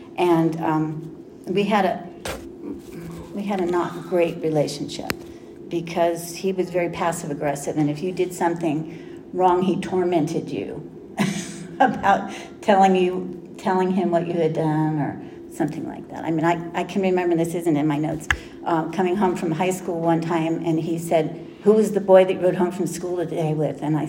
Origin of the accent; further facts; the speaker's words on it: Anaheim, California, United States; We grew up in Anaheim on a cul-de-sac over the fence from the Catholic Church.